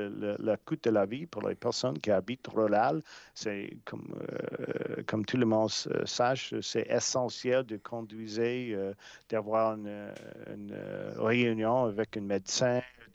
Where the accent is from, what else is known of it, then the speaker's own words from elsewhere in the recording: New Brunswick, Canada; French is a second language; Mais j'ai eu l'opportunité d'apprendre le français quand j'étais jeune au Nouveau-Brunswick.